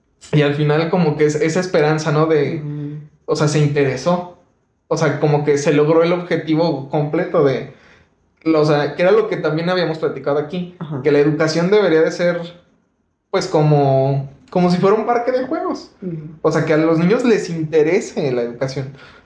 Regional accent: Mexico; a lo mejor no sé si porque somos mexicanos, como que te identificas un poquito más.

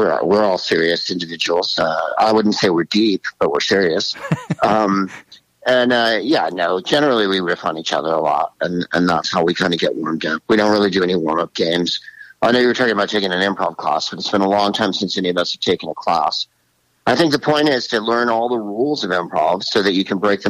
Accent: San Carlos, California, United States; I'm from San Carlos, California, the widest place on earth, home of the Plain Yogurt Festival, south of San Francisco.

